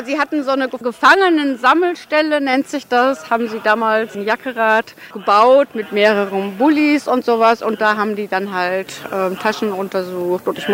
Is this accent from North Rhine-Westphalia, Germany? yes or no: yes; Bielefeld, North Rhine-Westphalia, Germany; ich komme aus Bielefeld, das ist ungefähr 200 Kilometer hier von Lützerath.